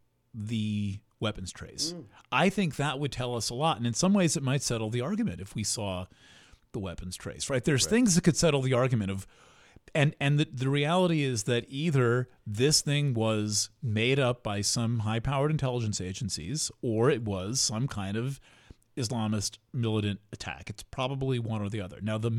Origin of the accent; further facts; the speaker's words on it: New York, United States; Just as an honorary Jew, as a New Yorker, with, you know, one of these people who just grew up around Jews